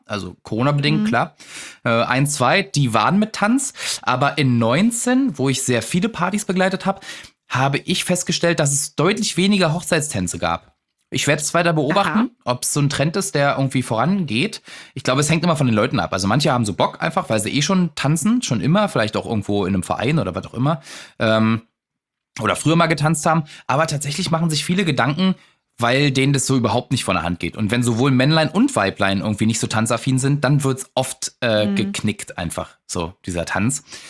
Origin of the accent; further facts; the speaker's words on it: eastern Germany, Germany; Ich habe keinen Zweitnamen. Bin Ossi. Wir konnten uns nur einen leisten.